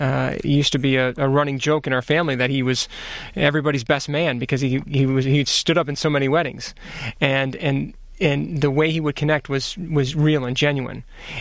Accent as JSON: {"language": "English", "town": "Grand Rapids", "region": "Michigan", "country": "United States", "tie": "born there", "said": "I was born in Grand Rapids."}